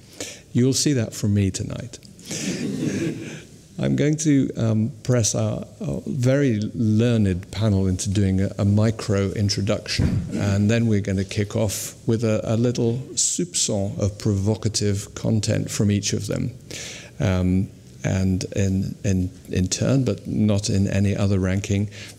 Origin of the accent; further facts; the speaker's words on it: United Kingdom; I am a Brit and there are two of us here.